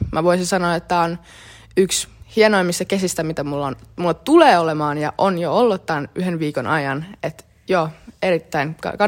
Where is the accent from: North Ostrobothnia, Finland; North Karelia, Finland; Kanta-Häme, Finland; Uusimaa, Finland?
Kanta-Häme, Finland; Hämeenlinna; Mä oon syntynyt Hämeenlinnassa ja aina asunut siellä. Mun Äiti on venäläinen, syntynyt Neuvostoliiton aikaa Virossa, joten kaikki mun sukulaiset on Virosta. Mutta isä on syntynyt Oulussa, Jäälissä, tämmöisessä pienessä kylässä